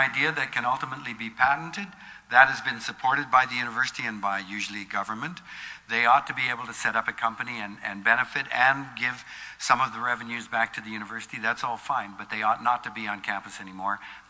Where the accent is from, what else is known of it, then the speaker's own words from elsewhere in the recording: Canada; I am absolutely ashamed as a Canadian that this is going on, being promulgated by our own government.